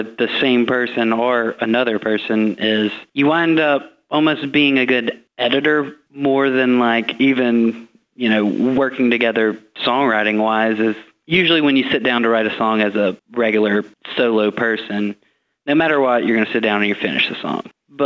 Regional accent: Dothan, Alabama, United States; I'm from a small town in South Alabama called Dothan.

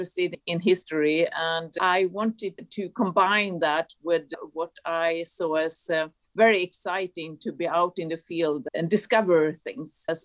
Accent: Sweden; I grew up in a mid-sized city in the western part of Sweden.

